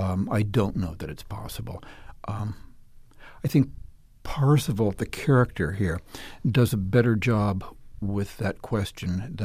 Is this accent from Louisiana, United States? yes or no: no; Cleveland, Ohio, United States; And I was raised in Cleveland, which is called the Forest City.